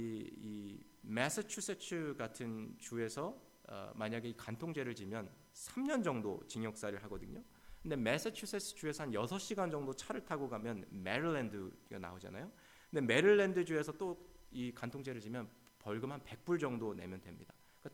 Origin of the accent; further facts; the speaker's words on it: Eugene, Oregon, United States; 저는 어린 시절 제가 그 유진의 오레건주에 있는 유진이라는 도시에서 자랐는데요.